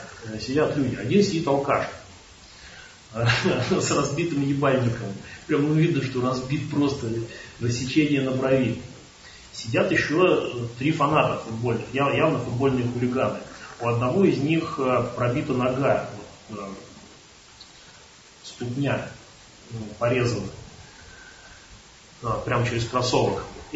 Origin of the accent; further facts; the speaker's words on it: Ryazan, Ryazan Oblast, Russia; Я вот из Рязани.